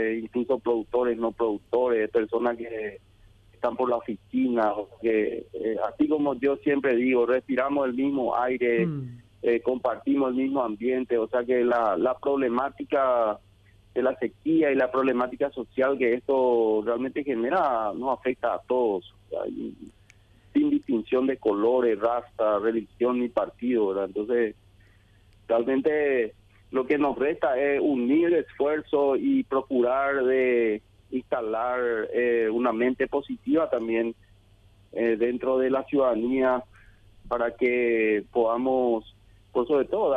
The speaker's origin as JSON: {"language": "Spanish", "country": "Paraguay", "said": "como buenos paraguayos que somos, estamos tratando de aguantar esto"}